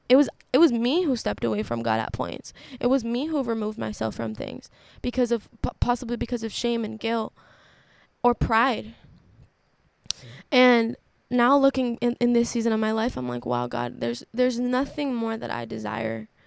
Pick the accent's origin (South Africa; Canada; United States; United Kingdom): United States; Boston, Massachusetts; us people in Boston, and we're doing all these things because I'm from Boston.